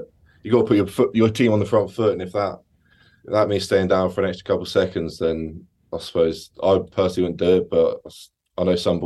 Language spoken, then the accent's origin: English; South East England, United Kingdom; I'm from Berkshire